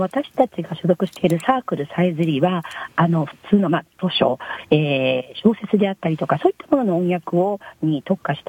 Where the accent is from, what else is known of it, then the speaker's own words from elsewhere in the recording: Ako, Hyogo, Japan; はい、そうです。生まれの育ちも赤穂です。